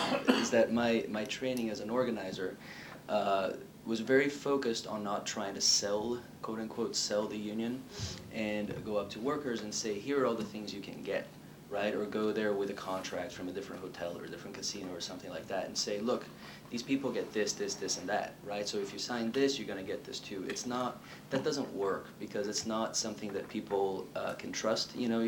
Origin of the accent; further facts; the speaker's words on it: Brazil; in South American countries, like I'm from Brazil, so you know, in my country, like this stuff is happening now.